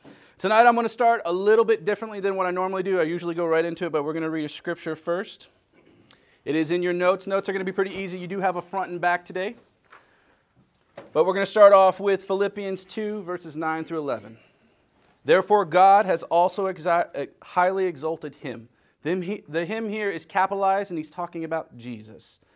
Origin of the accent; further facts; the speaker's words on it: Germany; first language German; I'm from Germany, and my native language, I did grow up for a little while. I spoke both German and English.